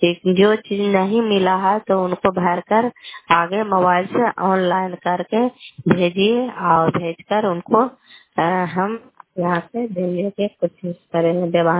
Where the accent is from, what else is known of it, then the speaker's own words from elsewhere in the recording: Bihar, India; घर कल्याण तबाली, बेलछी पंचायत, सरखान चंदी, जिला नालंदा का निवासी हूँ।